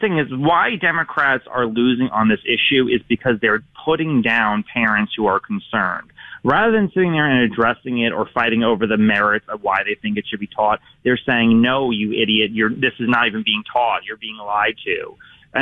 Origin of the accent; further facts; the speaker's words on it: New York City, New York, United States; In New York City, in my hometown